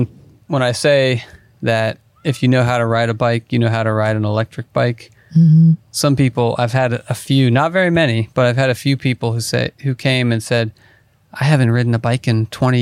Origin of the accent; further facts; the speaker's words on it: Virginia, United States; I grew up in Northern Virginia, so I'd ride around my neighborhood, ride to the 7-Eleven at the shopping center